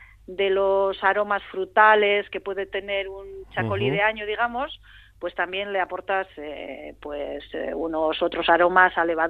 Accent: Bilbao, Basque Country, Spain; veníamos de la calle porque yo soy de Bilbao y no había trabajado en el campo nunca

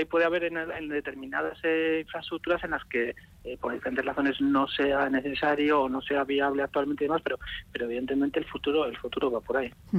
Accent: Bilbao, Basque Country, Spain; Yo soy de Bilbao, digamos, ¿no? Trabajo en Bilbao, vivo aquí

